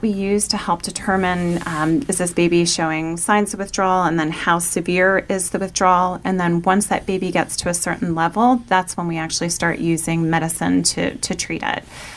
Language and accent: English; Bethlehem, Pennsylvania, United States; Yeah. I'm from Bethlehem, Pennsylvania. I grew up in the area. I went to college at Villanova University